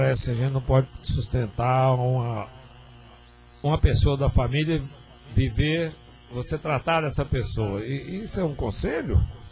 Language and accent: Portuguese; Minas Gerais, Brazil; Ô, gente, eu não vou torcer contra, não, porque eu sou mineiro